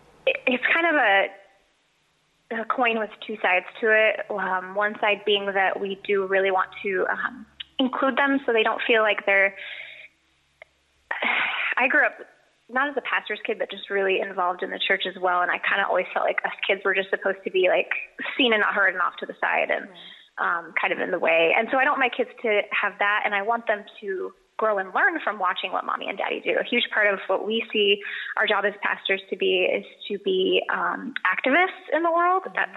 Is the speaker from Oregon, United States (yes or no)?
yes; Oregon, United States; born or raised there; now in San Diego, United States